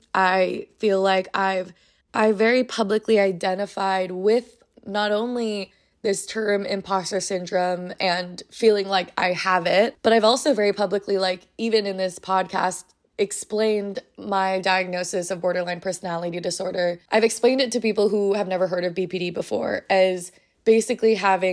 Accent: United States; coming to terms with the fact that I'm Asian American

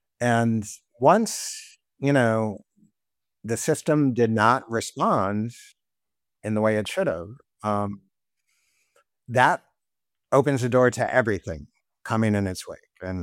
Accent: Iowa, United States; the economy I grew up in Eastern Iowa

